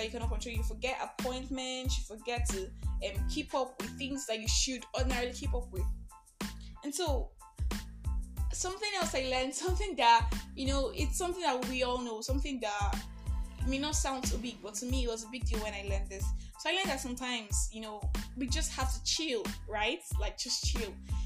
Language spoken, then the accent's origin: English; Nigeria; I am born Nigerian, I am fully bred Nigerian